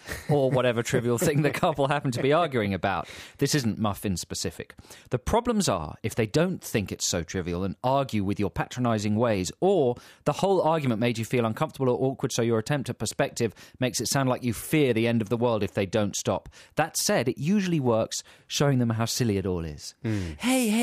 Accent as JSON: {"language": "English", "country": "Australia", "accent": "Australian", "said": "And the thing about it is it's totally distinct from my Australian accent."}